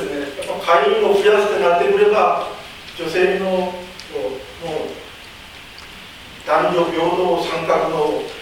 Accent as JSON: {"language": "Japanese", "region": "Kumamoto", "country": "Japan", "said": "私は九州の熊本から来ましたけど、"}